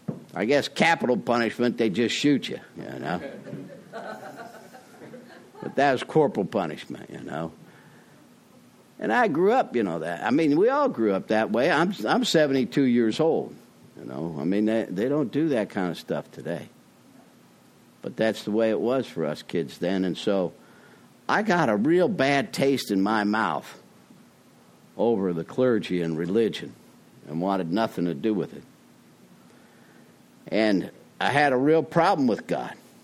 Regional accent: Springfield, Illinois, United States; also born or lived in Peoria; You know, I'm an Irish Catholic, born and raised in Springfield, Illinois, Peoria, Illinois. Catholic schools my whole life.

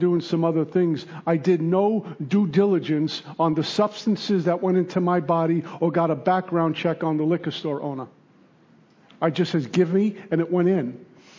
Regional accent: Brooklyn, New York, United States; I grew up in Brooklyn. I know nothing about camping or hiking.

